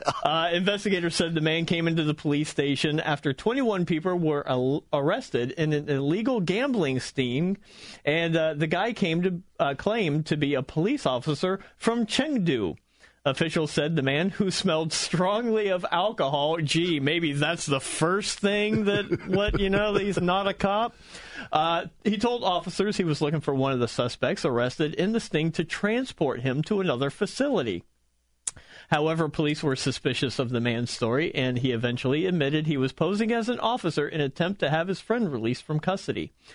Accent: Greenwood, Indiana, United States; We're going to end with a story that's close to my hometown, Greenwood, Indiana.

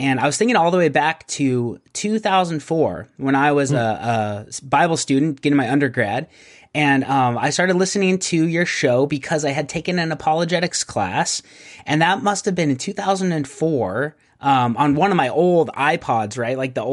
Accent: Arizona, United States; I'm from Northern Arizona, which is, there's a ton of Mormons up there.

